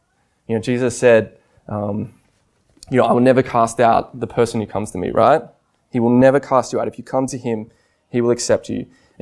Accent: Sydney, New South Wales, Australia; I'm from Sydney and you see it all the time.

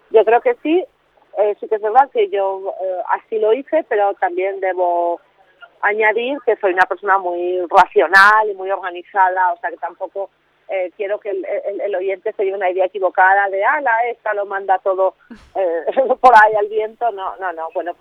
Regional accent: Aragon, Spain; sobre todo de donde yo vengo, porque yo vivo en el Pirineo, entonces eso es plena montaña.

